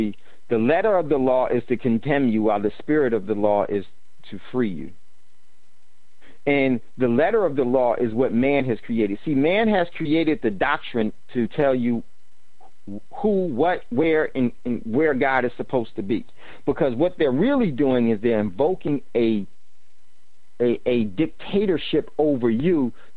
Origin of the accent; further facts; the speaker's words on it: New Jersey, United States; In my home, in Jersey?